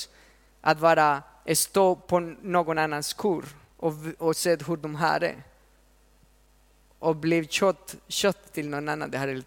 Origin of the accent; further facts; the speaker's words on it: Colombia; now in Sweden; Jag är från Colombia